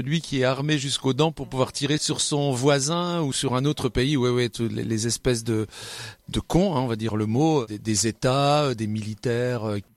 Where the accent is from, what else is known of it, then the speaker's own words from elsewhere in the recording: Sedan, Grand Est, France; born there; now in Bar-le-Duc, France; Voilà, je suis né à Sedan, mais maintenant j'habite à Bar-le-Duc, en Meuse, dans le Grand Est.